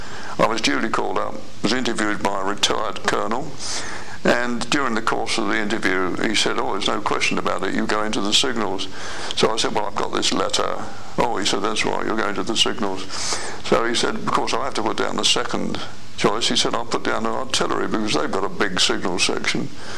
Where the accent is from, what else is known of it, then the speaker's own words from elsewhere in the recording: Clapham, London, United Kingdom; born there; I was born in Clapham